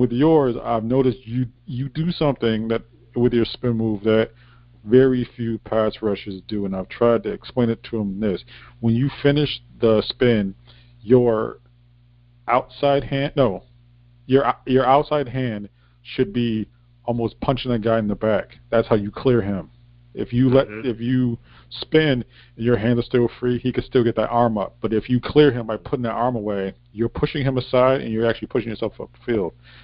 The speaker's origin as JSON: {"language": "English", "region": "Connecticut", "country": "United States", "said": "I'm from Connecticut"}